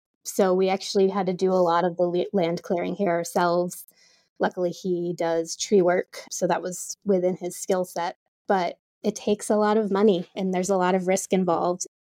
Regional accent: Vermont, United States; And so I moved back to my home state of Vermont

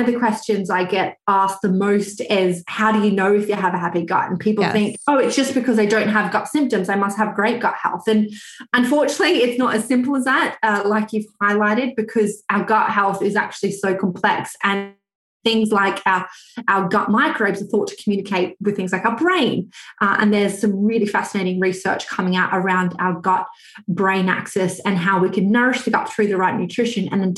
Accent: Australia; now in United Kingdom; I'm actually Australian, although I live in the UK. So I did my PhD in gut health back in Australia

